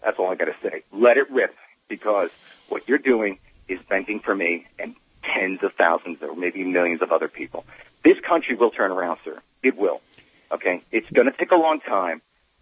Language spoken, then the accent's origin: English; New York, United States; now in Santa Rosa, United States; And I live in Santa Rosa, but I was born and raised in New York, and I was in New York, in Manhattan, saw the plane fly over my head on Broadway and go down.